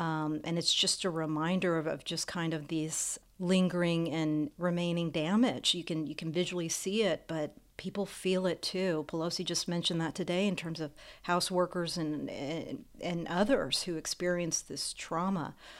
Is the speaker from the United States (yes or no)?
yes; the South, United States; being born to immigrant parents, growing up in this country, I grew up in the South